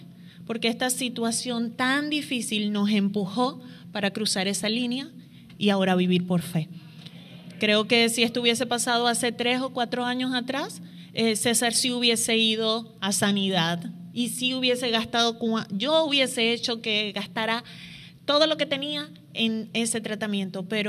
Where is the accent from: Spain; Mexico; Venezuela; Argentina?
Venezuela; como venezolanos nos mantenemos todos como que pobrecitos nosotros